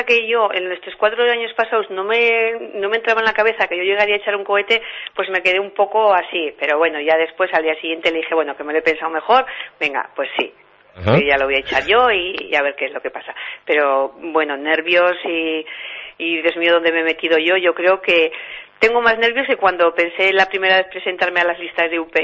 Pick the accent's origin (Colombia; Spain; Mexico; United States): Spain; Peralta, Navarre; a la gente de mi pueblo? Que lo pasen bien, que lo disfruten, que salgan a la calle, y la gente que no conozca Peralta, que venga a Peralta.